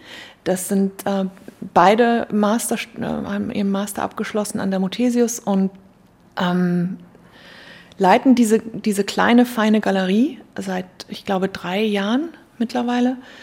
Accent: Hamburg, Germany; man sieht sich hier als Hamburger schon so, man blickt von hier in die Provinz.

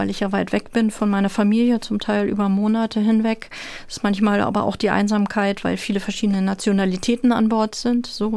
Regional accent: Lübeck, Schleswig-Holstein, Germany; Ich habe da mit der Kantorei gesungen und ich komme aus Lübeck so. Also ich kenne die Straßen drumherum, ich kenne ein bisschen die Geschäftszüge.

